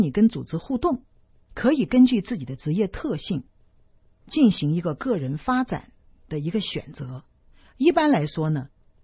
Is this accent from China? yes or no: yes; China; 我是在中国大陆出生成长的，